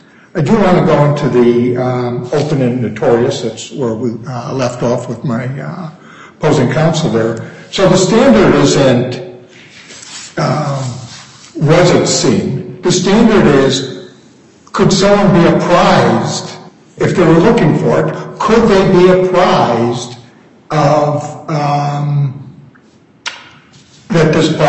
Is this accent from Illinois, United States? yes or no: yes; Illinois, United States; I'm from Cook County, but I enjoyed the trip out here.